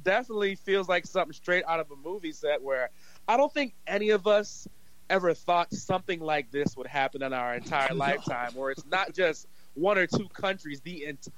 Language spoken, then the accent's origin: English; New Jersey, United States; and I'm New Jersey.